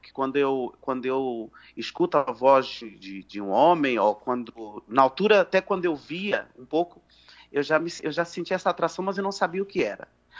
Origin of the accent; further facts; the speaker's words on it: Portugal; aí eu vivi a minha infância em Portugal.